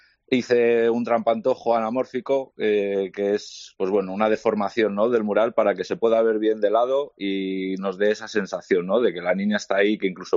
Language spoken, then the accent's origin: Spanish; León, Castile and León, Spain; ahí en León, yo soy de León y vamos, te sentías, ¿no?, como un poco aislado en este sentido.